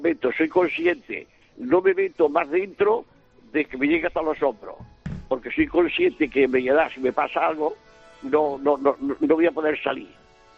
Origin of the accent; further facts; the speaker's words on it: Córdoba, Andalusia, Spain; moved away as an adult; now in Catalonia, Spain; Yo, hasta que tuve 21 años, nací en Córdoba, bautizado en la mezquita de Córdoba. Entonces, me trajeron a la fuerza a Cataluña.